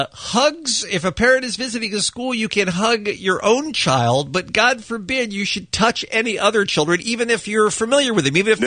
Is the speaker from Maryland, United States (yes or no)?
yes; Maryland, United States; this is another in a long line of crazy stories from my home state of Maryland.